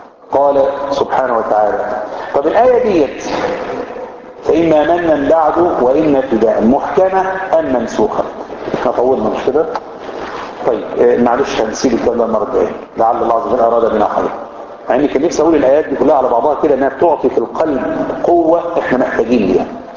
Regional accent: Egypt; احنا مش طالعين حاجه جديده ان احنا عشان مصريين.

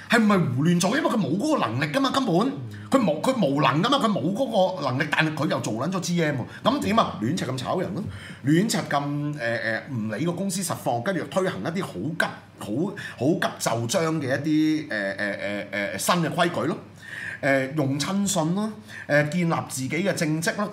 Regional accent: Hong Kong; 到底我哋香港人或同埋國際社會到底係點樣對應呢件事？

